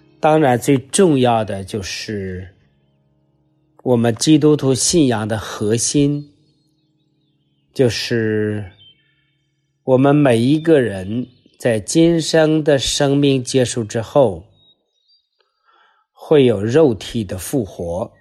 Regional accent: China; 大概我们中国人如果我们说问这个终极的问题的话，我们都会说不知道，瞎活着吧。

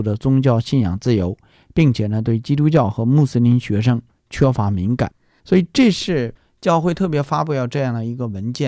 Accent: China; 我们作为一个中国人，或者我们作为一个中国的天主教教徒

